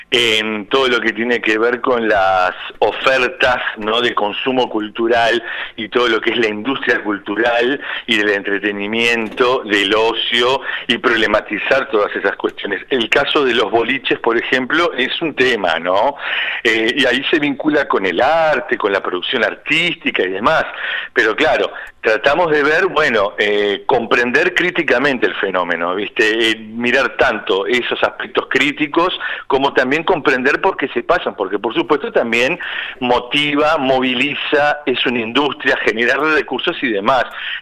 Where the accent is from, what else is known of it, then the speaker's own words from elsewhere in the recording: Montevideo, Uruguay; cómo es que somos los montevideanos, cómo somos los uruguayos hoy desde ese lugar